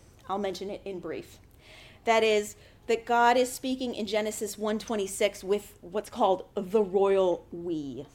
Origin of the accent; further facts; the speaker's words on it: United States; I mean, I'm an American, so I don't really know about royalty much